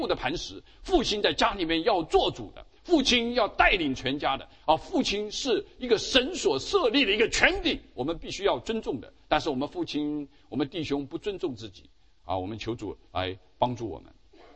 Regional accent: China; 这句话我们中国人啊不难接受

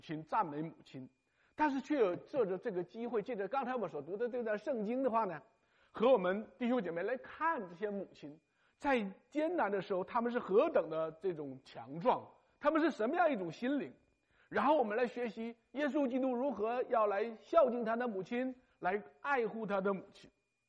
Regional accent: China; now in United States; 当我们今天成为游子，从远渡重洋到美国的时候，当我们的父母还在家乡

